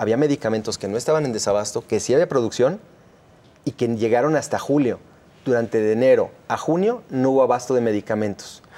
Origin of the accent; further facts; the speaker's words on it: Mexico; Creo que todos somos mexicanos y en esa sensibilidad debemos de ver por todos.